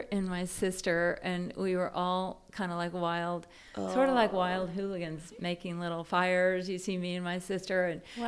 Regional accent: Texas, United States; But I grew up in South Texas, right on the Rio Grande River on the border of Mexico.

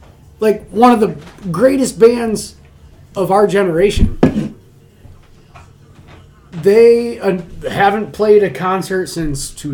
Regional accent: Michigan, United States; we were all excited because we're from Michigan.

